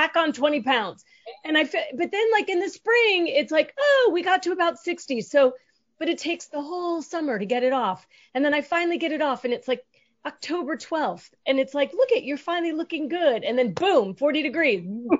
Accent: Chicago, Illinois, United States; I'll tell you that I'm from Chicago

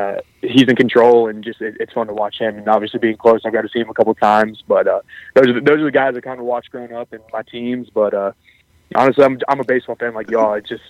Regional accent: Arlington, Texas, United States; So, I'm obviously being from Arlington, I'm a huge Texas Rangers fan.

